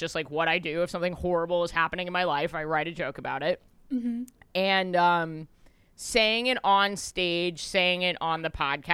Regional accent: New York, United States; Because I just like expressing myself and, like, I'm a New Yorker or whatever.

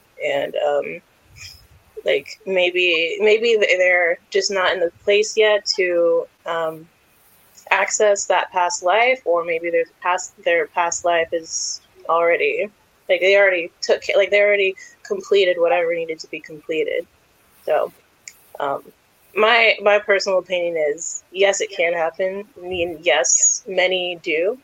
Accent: Nashville, Tennessee, United States; Yes. Born and raised in Nashville.

